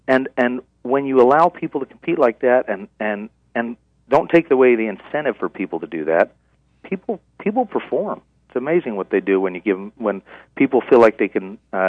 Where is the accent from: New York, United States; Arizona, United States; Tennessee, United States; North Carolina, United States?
Arizona, United States; Tucson; We're from Tucson.